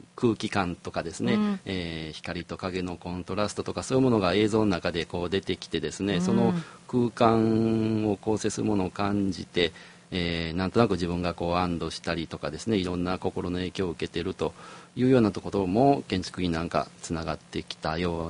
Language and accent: Japanese; Sakurai, Nara, Japan; 当時僕あの奈良の桜井市っていうところが出身なんですけども、